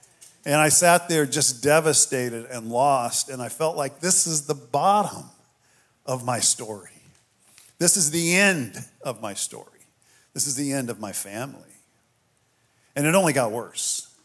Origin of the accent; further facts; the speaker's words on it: Kansas City, Missouri, United States; My pastor, I'm from Kansas City. Christy's from Atlanta. Now, when I say Kansas City, I know what you're thinking.